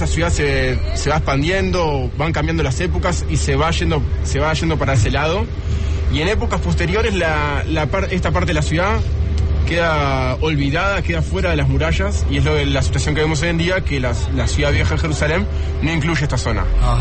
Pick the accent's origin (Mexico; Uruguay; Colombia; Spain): Uruguay; moved away as an adult; now in Israel; Yo soy de Uruguay.